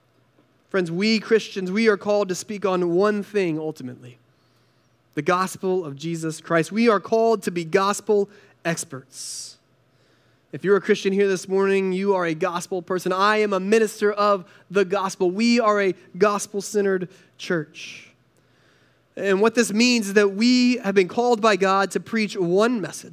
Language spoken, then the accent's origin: English; North Carolina, United States; I grew up in North Carolina, and every elementary schooler in North Carolina goes gold panning on a field trip.